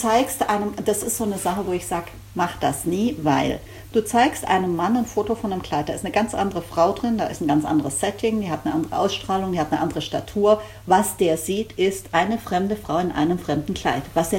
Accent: Baden-Württemberg, Germany; Ich bin auch Schwabe.

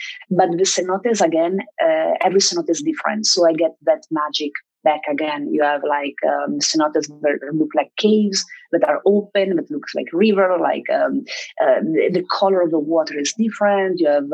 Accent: Italy; I come from Italy where we have, like, rocks and bays

